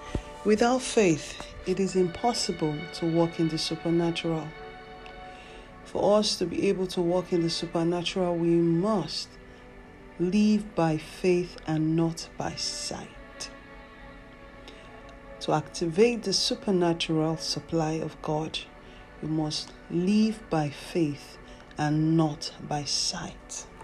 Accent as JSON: {"language": "English", "country": "Nigeria", "said": "not only in Nigeria, my home country."}